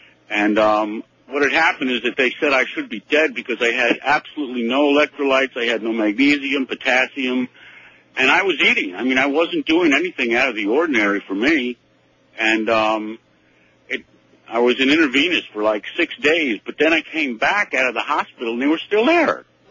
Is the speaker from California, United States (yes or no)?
no; New Jersey, United States; I'm from South Jersey.